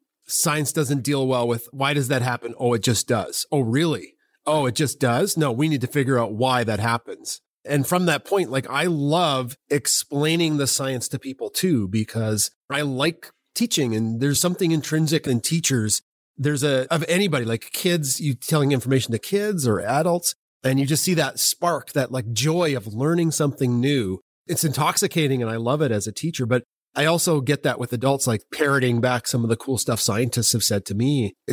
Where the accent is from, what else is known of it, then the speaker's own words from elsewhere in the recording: Canada; I lived in like a really out in the country area of Canada. I'm a Canadian and there was no light pollution.